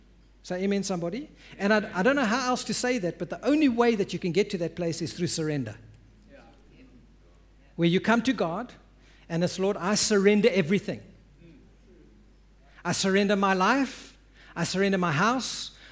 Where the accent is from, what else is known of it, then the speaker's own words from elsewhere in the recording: South Africa; you're thinking as a South African, ach, I'm vlees wees, man.